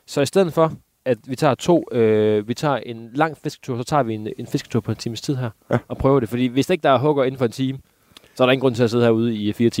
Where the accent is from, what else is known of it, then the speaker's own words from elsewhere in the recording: Alken, Central Denmark Region, Denmark; jeg har vokset op ude i Alken, det er en halv times tid herfra